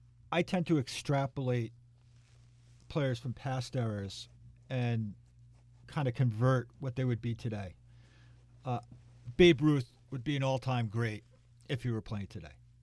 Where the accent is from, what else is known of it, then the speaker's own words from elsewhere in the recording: New York, United States; I grew up on Long Island watching Dr. J.